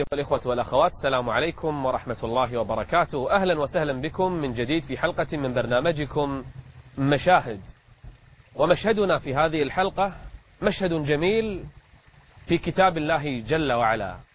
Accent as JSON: {"language": "Arabic", "country": "Kuwait", "said": "نرحب وإياكم بضيوفنا قراء المساجد عندنا في الكويت"}